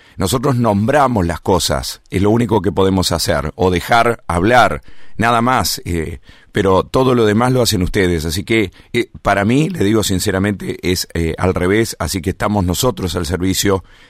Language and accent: Spanish; Gualeguaychú, Entre Ríos, Argentina; Yo soy nacido y criado acá en Gualeguaychú, tengo 52 años